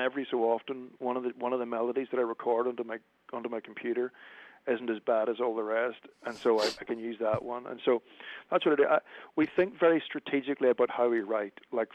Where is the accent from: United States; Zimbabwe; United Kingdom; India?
United Kingdom; Northern Ireland; I am from Northern Ireland, so everything that is part of the Irish tradition and the Scotch-Irish tradition is what informs how I write as a musician.